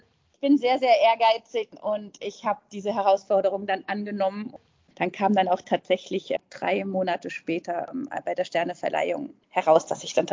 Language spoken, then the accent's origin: German; Frankfurt, Hesse, Germany; now in Switzerland; die zentral ist in Frankfurt, das ist ja meine Heimatstadt, lässt sich jetzt wunderbar verbinden. Ich wohne weiterhin in der Schweiz